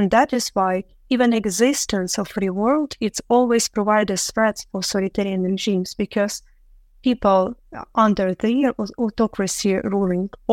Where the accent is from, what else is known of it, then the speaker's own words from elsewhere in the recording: Ukraine; born there; English is a second language; But I was born in Ukraine